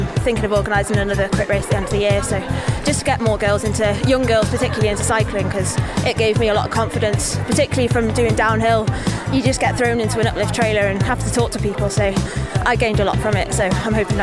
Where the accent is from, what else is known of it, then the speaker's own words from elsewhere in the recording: Wrexham, Wales, United Kingdom; I'm from Wrexham in North Wales.